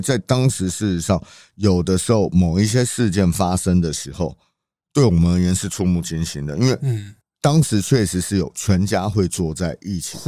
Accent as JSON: {"language": "Chinese", "country": "Taiwan", "said": "以一个我们台湾人或者老中去海滩。"}